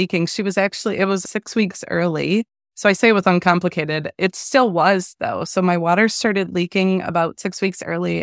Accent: Wisconsin, United States; I'm from Wisconsin.

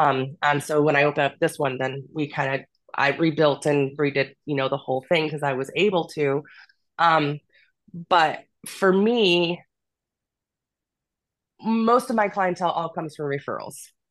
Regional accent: Michigan, United States; moved away as an adult; now in California, United States; And I'm originally from Michigan, so I've actually only lived in California for 8 years

